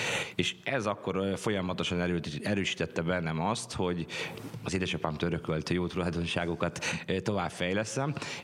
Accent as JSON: {"language": "Hungarian", "town": "Mátészalka", "region": "Szabolcs-Szatmár-Bereg", "country": "Hungary", "tie": "born or raised there", "moved": "as an adult", "lives_now": "Budapest, Hungary", "said": "Én vidéki gyerek vagyok, tehát én Mátészalkány Szabolcs-Szatmárban születtem, nagyon sokáig ott is laktam. Amikor fölkerültem 2007-ben Budapestre, akkor kerültem tulajdonképpen Zuglóba"}